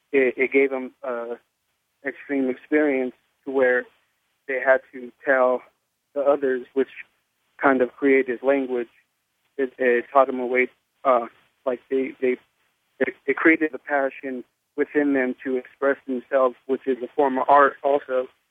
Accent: California, United States; from California.

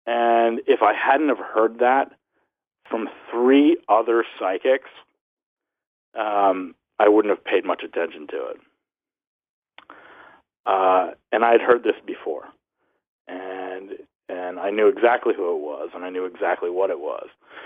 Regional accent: New Jersey, United States; Growing up in New Jersey and kind of I was the only Jewish kid in, like, an Italian and Irish neighborhood.

